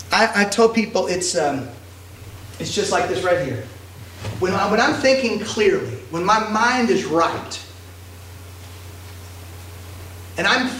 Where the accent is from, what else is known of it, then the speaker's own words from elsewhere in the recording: United States; I get anxious as an American.